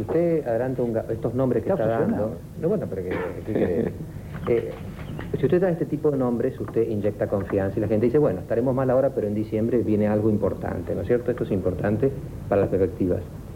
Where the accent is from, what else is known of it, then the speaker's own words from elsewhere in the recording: Argentina; como los argentinos somos muy impacientes